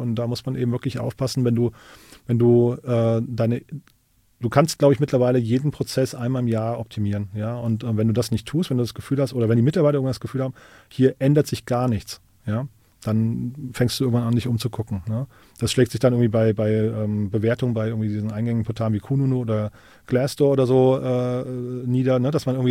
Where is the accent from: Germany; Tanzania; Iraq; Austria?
Germany; Hesse; das Rhein-Main-Gebiet, wo ich herkomme